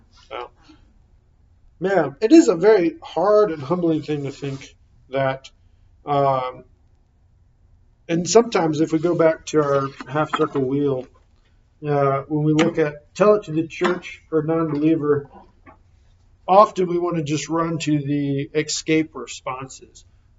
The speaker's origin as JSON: {"language": "English", "town": "Jacksonville", "region": "Florida", "country": "United States", "tie": "born or raised there", "said": "I can think of church I grew up in Jacksonville of a couple times where, I mean, it was pretty trivial conflict"}